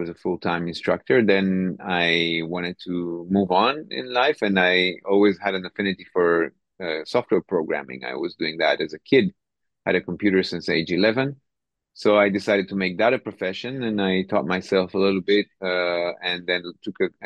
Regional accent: Tel Aviv, Tel Aviv District, Israel; now in Kiryat Tivon, Israel; I live in Tivon, Kiryat Tivon, but originally I'm from Tel Aviv. I grew up in north of Tel Aviv

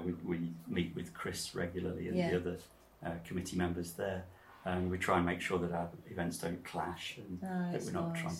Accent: Derby, East Midlands, United Kingdom; moved away as an adult; also born or lived in London / Yorkshire; now in Hastings, United Kingdom; I'm from Derby originally. I'm Derbyshire born and bred. And I came down to London to do my degree when I was about 20. And then stayed in London.

